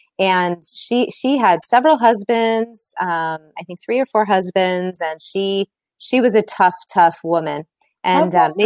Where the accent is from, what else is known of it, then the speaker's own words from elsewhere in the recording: Illinois, United States; also born or lived in Milan; now in London, United Kingdom; So I grew up in Illinois. We moved to Italy. We moved to Milan in 2012. And then we moved to London in 2013.